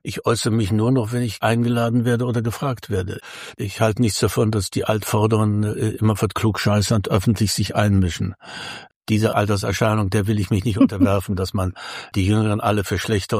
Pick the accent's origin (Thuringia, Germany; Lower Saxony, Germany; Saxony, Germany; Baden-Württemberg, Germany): Thuringia, Germany; also born or lived in Wrocław; now in Berlin, Germany; Na ja, ich bin in Breslau geboren und durch die Vertreibung sind wir durch die Zufälle des Lebens in Thüringen gelandet und habe da bis 64 gelebt, bis ich nach Berlin kam.